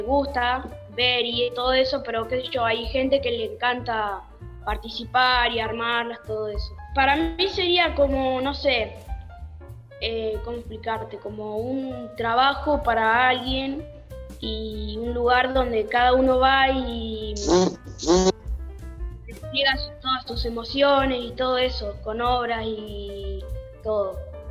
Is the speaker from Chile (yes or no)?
no; Lincoln, Buenos Aires Province, Argentina; soy de Lincoln, Buenos Aires, y voy al colegio Nuestra Señora de Lincoln.